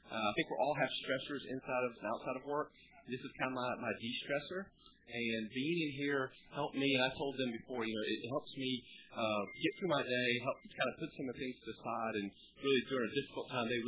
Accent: Warner Robins, Georgia, United States; now in Valdosta, United States; Originally from Warner Robins.

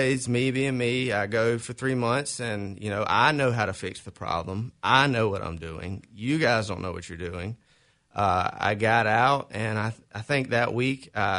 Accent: Georgia, United States; I basically born and raised in South Georgia. I come from a good family on both sides.

